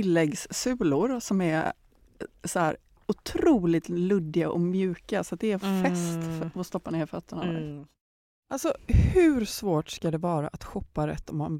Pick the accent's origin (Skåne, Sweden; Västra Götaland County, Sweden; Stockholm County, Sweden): Västra Götaland County, Sweden; Gothenburg; i och med att jag kommer ju från Göteborg.